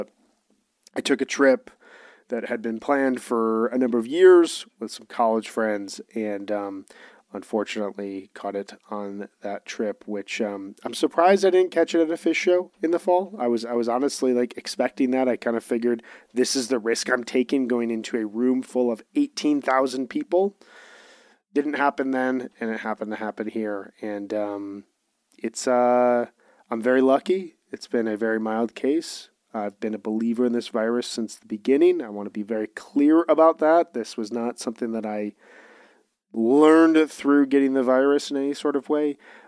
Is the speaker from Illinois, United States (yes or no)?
yes; Chicago, Illinois, United States; this was a great weekend for dunking on Wisconsin sports, which as a Chicagoan, that is something I celebrate endlessly.